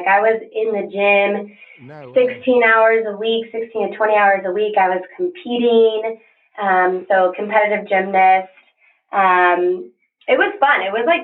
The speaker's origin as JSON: {"language": "English", "town": "Simi Valley", "region": "California", "country": "United States", "tie": "born or raised there", "said": "So I grew up there, and I was there since I was four. So that really is my hometown. My parents are still there. Simi Valley."}